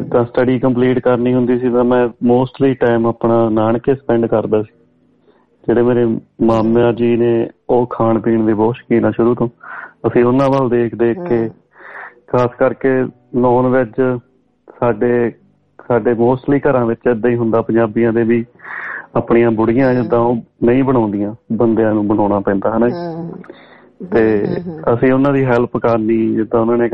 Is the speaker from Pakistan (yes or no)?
no; Jangpur, Punjab, India; ਮੈਂ ਜੀ ਲੁਧਿਆਣੇ ਦੇ ਕੋਲ ਸਾਡਾ ਪਿੰਡ ਆ ਜੀ, ਛੋਟਾ ਜਿਹਾ ਮੁੱਲਾਪੁਰ ਦਾਖਾਂ ਦੇ ਨਾਲ ਪੈਂਦਾ ਜੀ ਜਾਂਗਪੁਰ